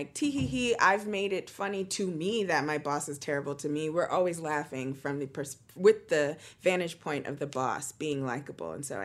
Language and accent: English; United States; I'm American. That's why I experience it Americanly.